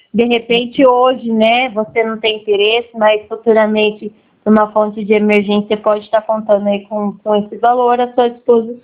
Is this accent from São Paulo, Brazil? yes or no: yes; Bauru, São Paulo, Brazil; sou também daqui de Bauru também.